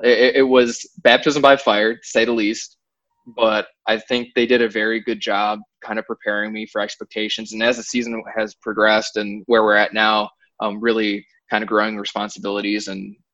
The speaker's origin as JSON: {"language": "English", "region": "Wisconsin", "country": "United States", "said": "I'm from Wisconsin originally, and obviously I went to University of Wisconsin and I grew up cheering for the Packers."}